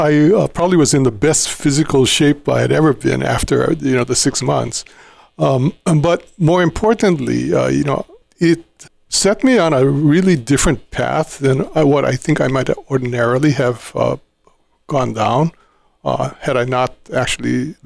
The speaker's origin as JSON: {"language": "English", "town": "Lanai", "region": "Hawaii", "country": "United States", "said": "And on top of that, I was from Lanai. I didn't come from Honolulu, so I didn't know a lot of people in Honolulu."}